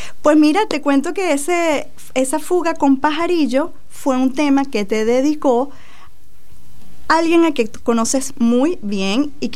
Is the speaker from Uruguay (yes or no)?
no; Venezuela; now in Argentina; tanto en Venezuela, de donde soy, como en Argentina, el país que me adoptó